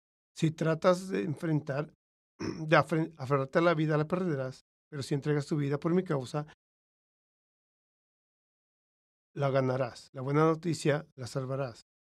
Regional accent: California, United States; Spanish is a second language; creciendo en California, yo me acuerdo de, tenía yo mi maestro de español

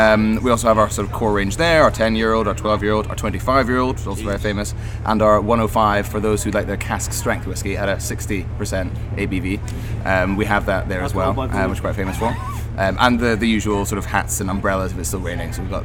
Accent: Scotland, United Kingdom; I'm from Scotland. We start early.

